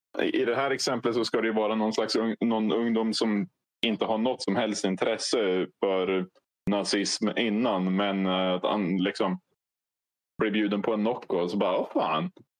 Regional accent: Norrland, Sweden; Det här låter ju som någonting som jag hade utgått ifrån att det var Stockholm i alla fall, som norrlänning.

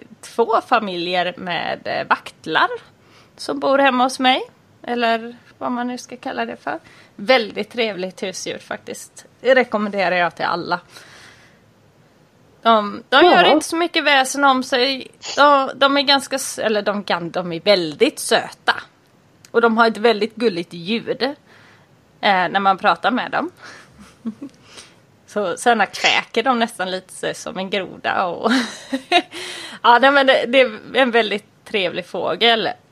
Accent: Gothenburg, Västra Götaland County, Sweden; born there; now in Bohuslän, Sweden; jag är ju född i Göteborg och numera bor i Bohuslän och har bohuslänska rötter

